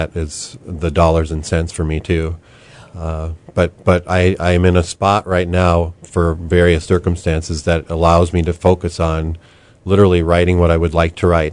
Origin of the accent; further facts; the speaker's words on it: Detroit Lakes, Minnesota, United States; Well, I grew up in the Minnesota area in Detroit Lakes, Minnesota